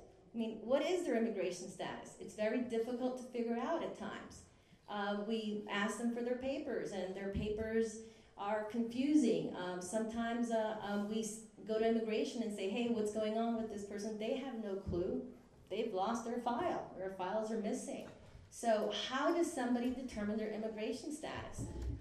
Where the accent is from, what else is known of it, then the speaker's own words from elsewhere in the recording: Los Angeles, California, United States; I grew up in Los Angeles. I know what happened in East LA after the war on drugs.